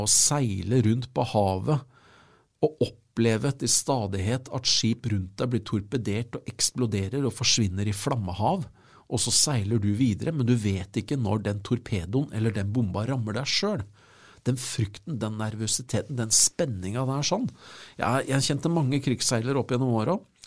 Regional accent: Kråkerøy, Østfold, Norway; Og når jeg vokste opp på Kråkerøy

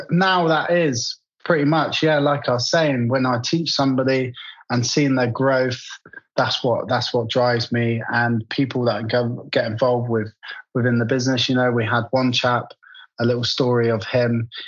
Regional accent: South West England, United Kingdom; I'm from Devon, the south of England.

